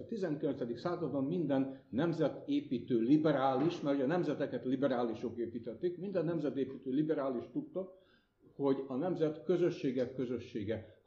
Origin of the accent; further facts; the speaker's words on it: Hungary; amitől úgy érezzük, hogy mi mégiscsak vagyunk valakik, amikor magyarok vagyunk